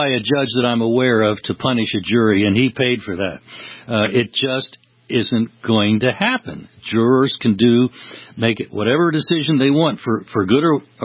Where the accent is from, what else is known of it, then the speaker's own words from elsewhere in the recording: New Jersey, United States; moved away; I grew up in New Jersey, and I just thank God I was able to leave. And I have little desire to go back.